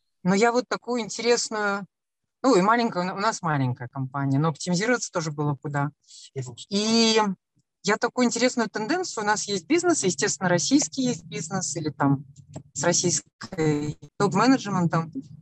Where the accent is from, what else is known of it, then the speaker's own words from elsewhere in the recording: Minsk, Belarus; Я из Минска, из Беларуси.